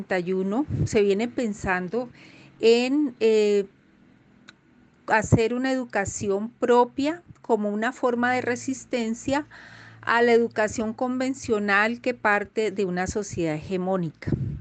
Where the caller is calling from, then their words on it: Colombia; desde Colombia.